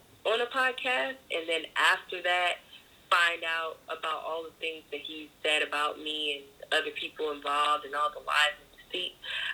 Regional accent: Baltimore, Maryland, United States; moved away as an adult; now in Atlanta, United States; because I'm from Baltimore, but I moved to Atlanta last year. So I go to Baltimore sometimes to visit my friends and family

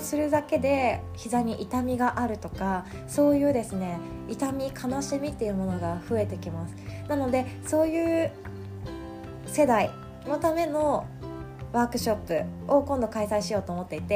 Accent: Kagawa, Japan; 私の実家は香川県なんですけども、普通の戸建てで

